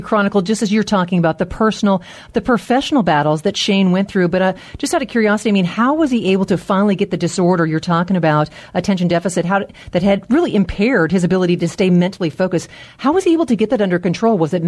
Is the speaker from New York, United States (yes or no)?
no; Great Falls, Montana, United States; And I was talking about my hometown of Great Falls, Montana.